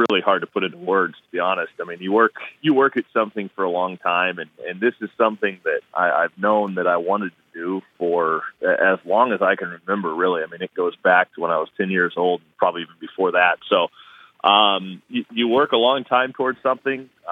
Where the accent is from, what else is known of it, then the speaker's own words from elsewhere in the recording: Kansas City, Missouri, United States; I've always, growing up, I grew up in Kansas City, so Denny Matthews was the guy that I grew up listening to as a kid.